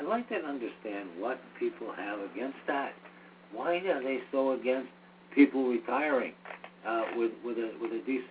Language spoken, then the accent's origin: English; Maine, United States; Yeah, we do. But we're not from Ohio.